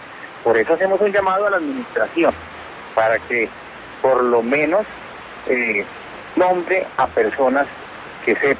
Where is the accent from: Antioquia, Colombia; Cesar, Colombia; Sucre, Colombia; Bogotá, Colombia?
Bogotá, Colombia; todos los bogotanos vamos a seguir siendo atracados